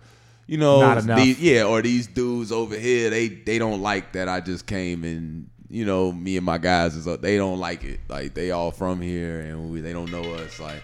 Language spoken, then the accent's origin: English; Midwest, United States; I'm from the Midwest. So I'm so used to Midwest cities.